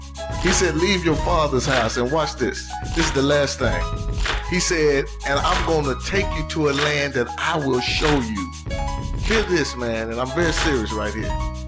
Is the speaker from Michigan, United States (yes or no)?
no; Dallas, Texas, United States; I don't deal with people from West Dallas, Doc. I'm from the East.